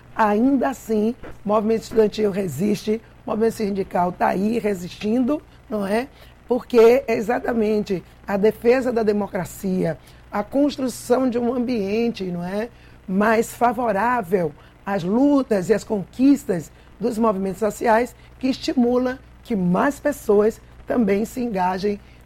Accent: Salvador, Bahia, Brazil; Então, eu sou nascida e criada em Salvador. Eu já nasci lutando em Salvador, não é? Eu nasci numa favela, a favela de Ondina, minha família foi despejada.

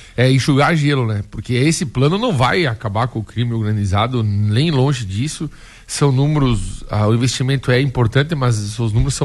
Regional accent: Brazil; Porque nós, a gente é brasileiro acima de tudo

